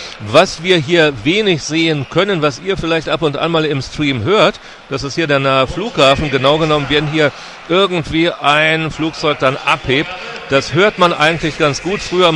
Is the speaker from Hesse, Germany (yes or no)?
no; North Rhine-Westphalia, Germany; kennen wir ja auch bei uns in Ostwestfalen.